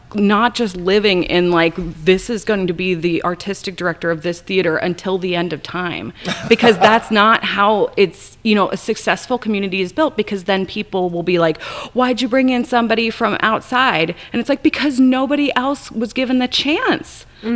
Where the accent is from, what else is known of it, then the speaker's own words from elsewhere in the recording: East Coast, United States; now in Omaha, United States; I come from the East Coast, and so I've moved around a lot